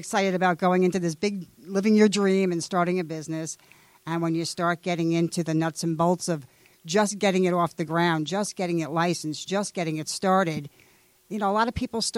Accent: Long Island, New York, United States; now in Georgia, United States; Prior to that, I came from Long Island, New York

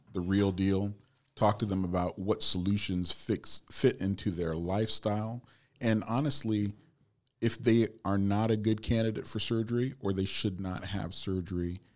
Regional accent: Huntsville, Alabama, United States; moved away as an adult; now in Atlanta, United States; I came from Huntsville, Alabama, and moved down here to Atlanta for college.

